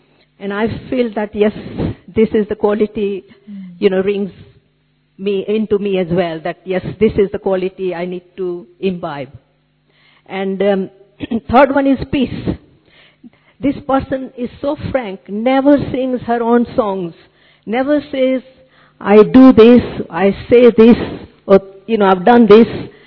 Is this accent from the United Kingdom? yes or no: yes; London, United Kingdom; I'm from London.